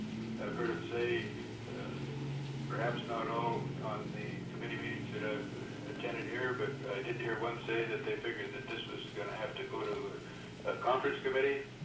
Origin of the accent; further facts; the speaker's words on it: Fairbanks, Alaska, United States; from Fairbanks. I'm a lifelong Alaskan